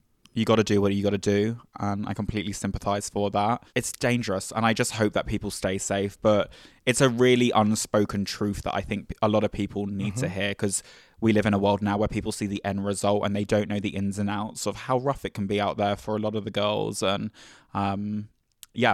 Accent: England, United Kingdom; But I'm also from England.

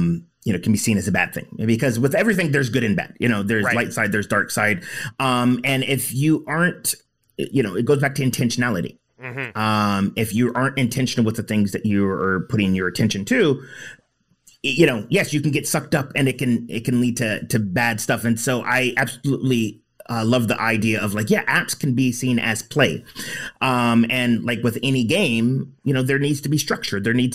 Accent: United States; You know, I grew up in the States and elementary school

